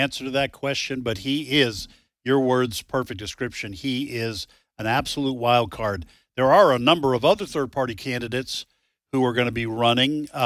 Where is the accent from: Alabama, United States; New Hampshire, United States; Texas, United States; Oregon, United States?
New Hampshire, United States; Nashua; also born or lived in Boston area; My dad, who is very conservative, moved us across the state line. I grew up in Nashua, New Hampshire.